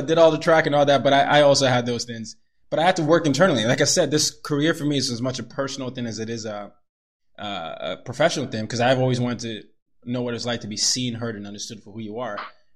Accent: Nigeria; moved away; But when I grew up in Nigeria, I was fine. I was like, just a normal kid.

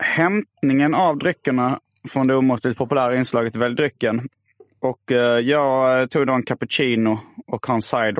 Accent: Järup, Skåne, Sweden; also born or lived in Malmö; Jag ser mig som född i Järup. Nej, jag är född i Malmö egentligen. Men jag flyttade till Järup när jag var noll.

